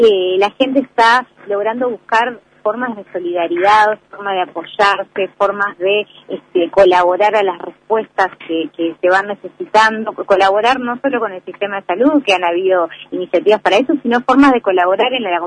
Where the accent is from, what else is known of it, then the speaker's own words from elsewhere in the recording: Uruguay; tenemos la capacidad como uruguayos y uruguayas, como población, de poder estar en la calle